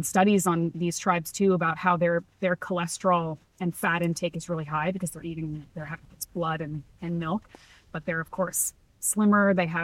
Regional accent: East Coast, United States; and I grew up on the East Coast, so I was eating seafood.

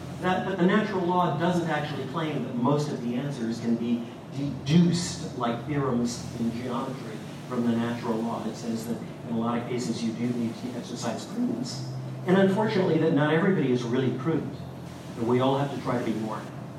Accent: Texas, United States; like my home state of Texas

